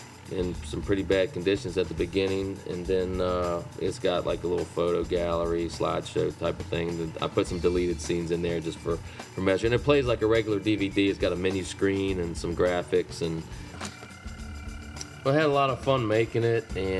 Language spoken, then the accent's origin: English; San Leandro, California, United States; I'm actually from San Leandro, California, which I know is not real close to Los Angeles